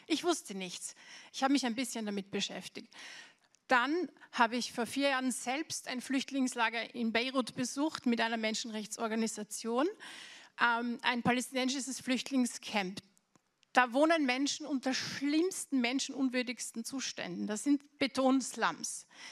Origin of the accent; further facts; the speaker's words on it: Austria; ich bin in Österreich zur Schule gegangen